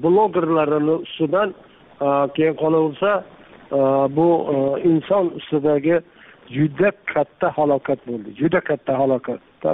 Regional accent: Jizzakh Region, Uzbekistan; also born or lived in Mirzachul; Undan keyin Mirzacho'lga ko'chib ketganmiz orada. 10 yillab Mirza Cho'llarda ham aytaylik Mirza Cho'l farzandi bo'lganmiz. Hozir ota-onalarimiz ham o'sha tomonda nima topdi, oxirgi qo'nim topdi. Xullas endi bizni davrimiz bu Jizzax viloyati tog'li rayonlari Baxmal, G'allarol

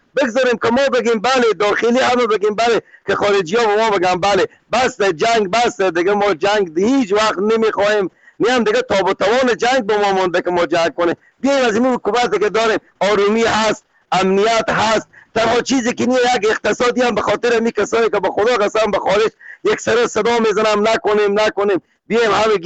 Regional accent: Afghanistan; چون ما خود ما افغانیم

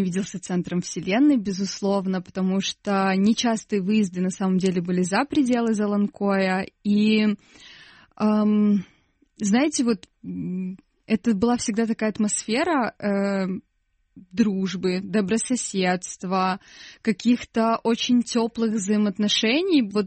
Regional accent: Kholmovka, Crimea, Ukraine; also born or lived in Bakhchysarai; Ну, вообще, у меня, в принципе, даже в свидетельстве о рождении стоит село Холмовка, да, то есть это место, как бы, прописки. Родилась в Бахчисарайском роддоме, а жили мы, да, всю жизнь, по сути, в Холмовке, ну, до начала университетских лет.

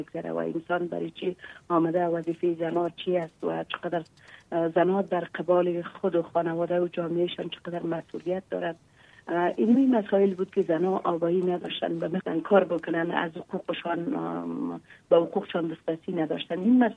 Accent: Takhar, Afghanistan; در ولایت ما وجود داره، در ولایت تخار مثل که در کلی ولایات ما مشکلات داریم

